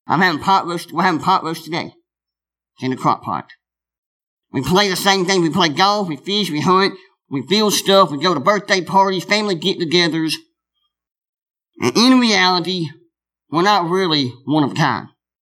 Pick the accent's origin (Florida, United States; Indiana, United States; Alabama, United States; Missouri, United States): Alabama, United States; also born or lived in North Carolina; I used to live in North Carolina. I've lived in Alabama. I grew up in Alabama.